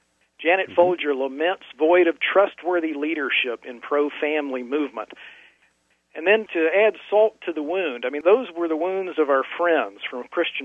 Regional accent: Idaho, United States; now in Michigan, United States; I moved to Michigan from Idaho, so I'm one of those guys on the blue fans, you know, the Boise State Broncos.

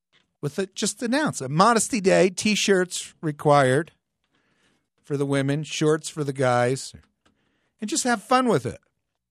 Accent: New Jersey, United States; I'm 44 years old, and when I grew up, you know, we'd travel. I grew up in New Jersey.

